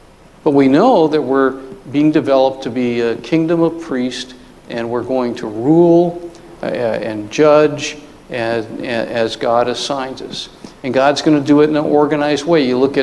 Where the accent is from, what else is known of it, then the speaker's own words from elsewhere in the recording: United States; And, you know, as Americans, you know, it's always been, I'm moving from East Coast to West Coast.